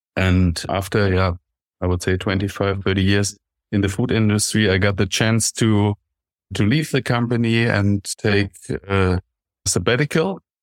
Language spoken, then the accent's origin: English; Frankfurt, Hesse, Germany; English is a second language; I'm born in Frankfurt, born and raised in Frankfurt am Main, very well known from the big air base.